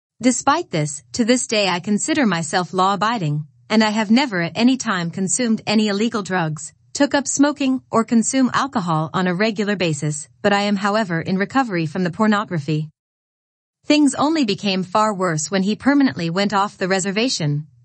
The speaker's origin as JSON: {"language": "English", "region": "England", "country": "United Kingdom", "tie": "born there", "said": "To share with you my background, I was born in England"}